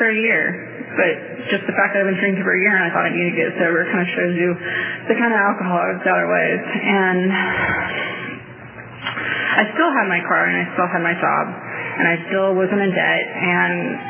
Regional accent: Texas, United States; I'm from Texas, but different parts have different accents.

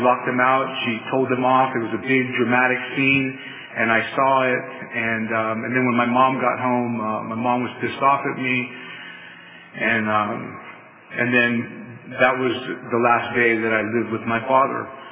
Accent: Faribault, Minnesota, United States; I grew up in Faribault. I don't know if you guys know where Faribault is at.

